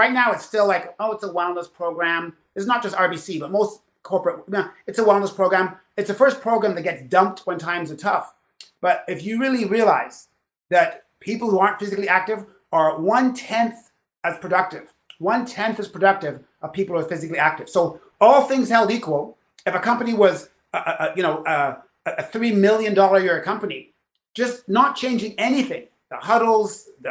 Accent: Canada; I'm Canadian. It's one of my slashes. I'm Christian.

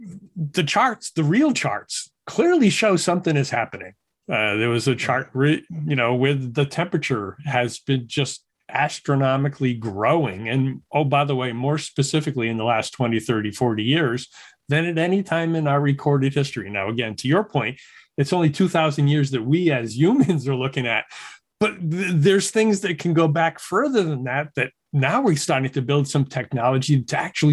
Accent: Pawtucket, Rhode Island, United States; I grew up in Pawtucket, Rhode Island. And I was walking across the Division Street Bridge.

